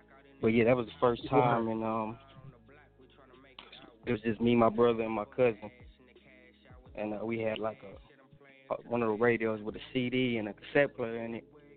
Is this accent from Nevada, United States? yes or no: yes; Reno, Nevada, United States; now in Houston, United States; I was born and raised in Reno, Nevada, and I moved to Houston, Texas.